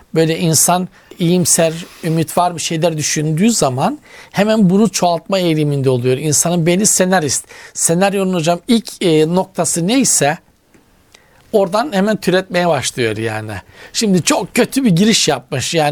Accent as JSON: {"language": "Turkish", "region": "Black Sea Region", "country": "Turkey", "said": "Böyle çok tabii darlanırım. Bizim Karadeniz'de öyle dar yerde darlanır yani."}